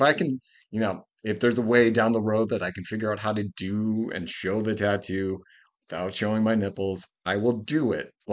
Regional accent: Milwaukee, Wisconsin, United States; I was pushing for Milwaukee. I wanted it in my hometown.

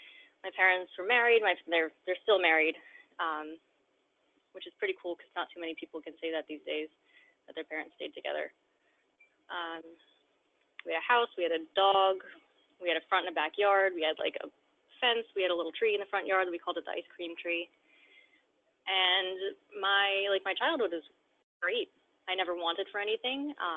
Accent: Hamilton Township, New Jersey, United States; I grew up in Hamilton Township, New Jersey, which is like right outside of Trenton.

